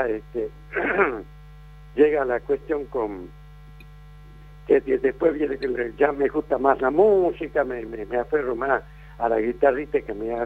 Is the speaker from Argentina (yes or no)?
yes; Salta, Argentina; yo vine de Salta, ya te digo, a buscar un porvenir en el fútbol, ¿viste?